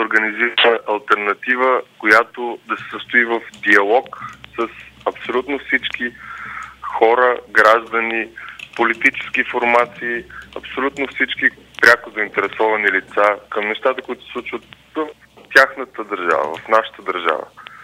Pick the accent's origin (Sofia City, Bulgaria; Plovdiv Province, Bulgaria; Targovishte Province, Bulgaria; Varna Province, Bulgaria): Targovishte Province, Bulgaria; Popovo; аз съм родом от Попово и съм израснал от този град.